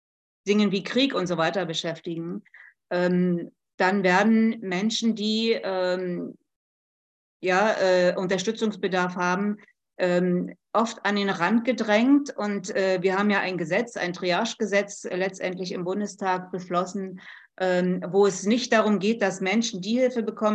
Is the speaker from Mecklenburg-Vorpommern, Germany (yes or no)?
yes; Mecklenburg-Vorpommern, Germany; ich komme zum Beispiel aus Mecklenburg-Vorpommern